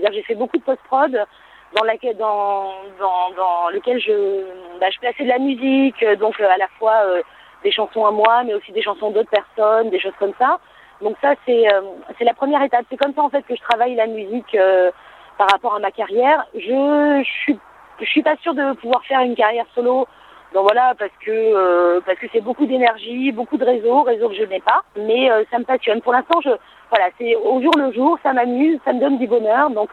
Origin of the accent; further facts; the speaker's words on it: Southern France, France; je dis je viens du Grand Sud. Parce que j'ai vraiment cette culture du Sud et j'appartiens au Sud de la France, quoi.